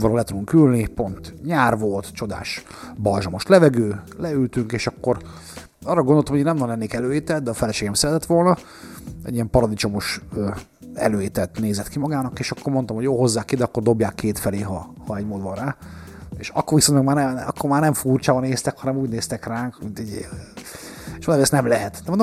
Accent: Hungary; és hát ugye mi is magyarok vagyunk, Feri is, meg én is

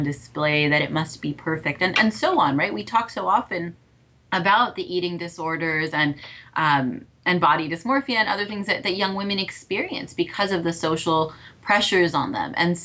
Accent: United States; as an American, I also take issue with countries that prevent women from covering.

